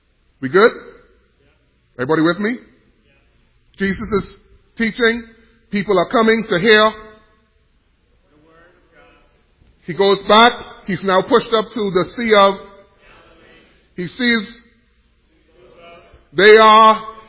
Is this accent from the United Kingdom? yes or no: no; Bahamas; I'm from the Bahamas, so, you know, I love the ocean.